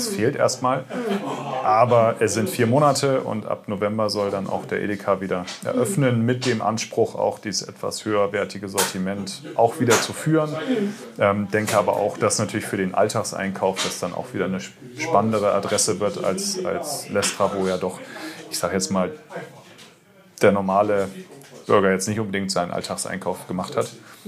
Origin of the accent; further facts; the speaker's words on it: Bremen, Germany; geboren bin ich oder aufgewachsen in Oberneuland. Ich bin einfach mit der Gegend einfach irgendwie verwurzelt